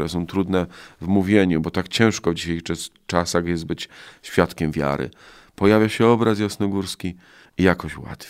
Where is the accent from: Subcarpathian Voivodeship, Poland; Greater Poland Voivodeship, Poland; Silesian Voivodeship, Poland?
Greater Poland Voivodeship, Poland; Ostrów Wielkopolski; Ostrów Wielkopolski, moja rodzinna miejscowość